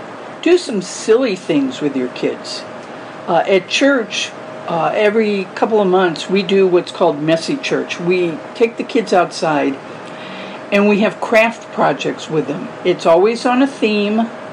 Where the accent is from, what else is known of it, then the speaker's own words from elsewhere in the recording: St. Louis, Missouri, United States; now in Southern California, United States; Even though I live in SoCal now, I grew up in St. Louis, so we'd go to the Lake of the Ozarks when I was really little.